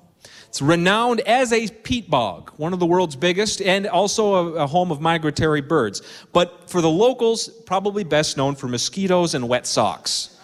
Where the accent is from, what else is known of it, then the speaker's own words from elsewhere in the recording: Minnesota, United States; I'm here to tell you that for a kid born and raised on the Iron Range, as I was, Duluth doesn't have to worry about being cool.